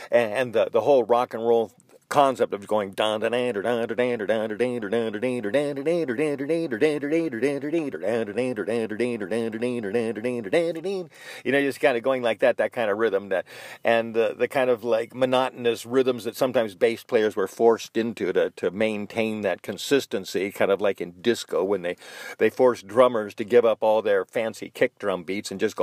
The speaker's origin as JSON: {"language": "English", "region": "California", "country": "United States", "said": "and I was from California, and I was quick"}